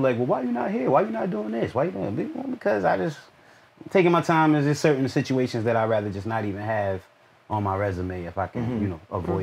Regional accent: Newark, New Jersey, United States; I probably ended up sticking out more being that I'm from Newark, from Brick City, from where I am.

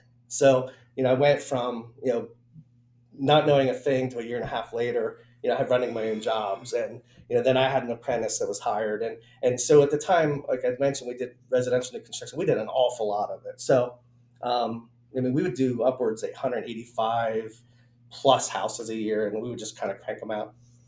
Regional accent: Pennsylvania, United States; You know, born and raised in Central PA here all 55 years of my existence. And you know, I have this worldview of Central PA.

